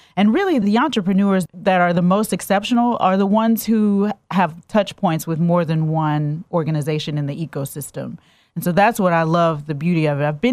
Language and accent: English; New Orleans, Louisiana, United States; also born or lived in Chatsworth, Georgia; Yes, I'm from New Orleans originally. At the time, he was doing commercial and residential carpet, so he yanked us out of New Orleans and dropped us into Chatsworth, Georgia